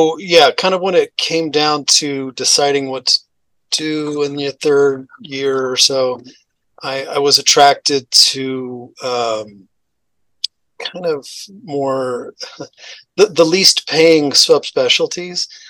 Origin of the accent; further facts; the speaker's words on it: Dallas, Texas, United States; So I'm a native Texan. So I was born in West Texas and then kind of grew up in the Dallas area.